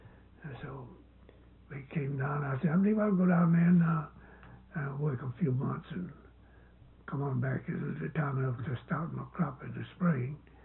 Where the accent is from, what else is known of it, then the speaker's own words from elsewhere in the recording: South Carolina, United States; I came from South Carolina.